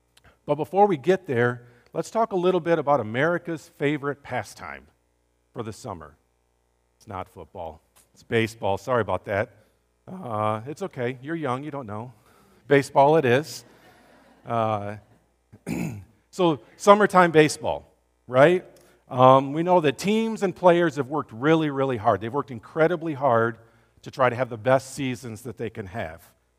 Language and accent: English; Belgium; But this Belgian boy, I guess, is a Brit at heart.